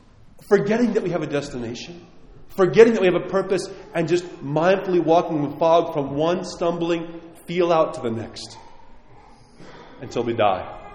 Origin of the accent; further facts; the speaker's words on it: New York, United States; I grew up around potato fields where I grew up in New York on Long Island.